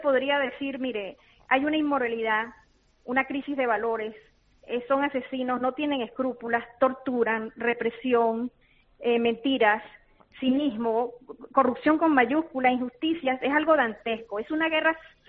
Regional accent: Venezuela; le exigimos como ciudadanos españoles y le rogamos como venezolanos que el gobierno español se pronuncie de manera clara y contundente

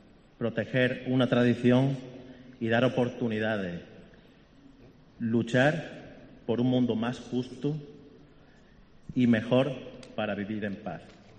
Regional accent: Cádiz, Andalusia, Spain; now in Málaga, Spain; Como malagueño de acogida, aunque soy de Cádiz, solo puedo expresar mi orgullo de vivir en un entorno tan privilegiado.

